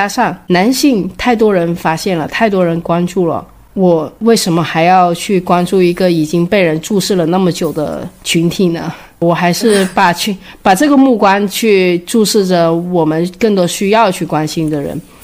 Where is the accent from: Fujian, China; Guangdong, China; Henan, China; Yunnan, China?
Guangdong, China; 因为我是广东人嘛，很靠近香港，那从小我就是看 TVB 长大的